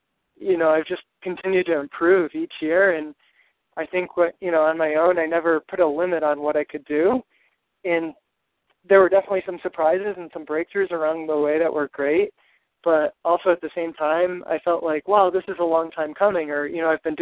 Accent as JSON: {"language": "English", "town": "Rochester", "region": "New York", "country": "United States", "tie": "born or raised there", "said": "You know, I grew up in Rochester, New York, so it's not that far away from the race."}